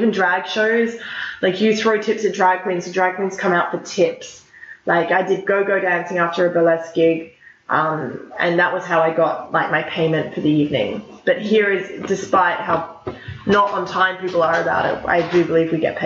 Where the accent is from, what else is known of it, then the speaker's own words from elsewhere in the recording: Sydney, New South Wales, Australia; a lot of them think because we're from Australia, all the way from Australia, that we're very behind.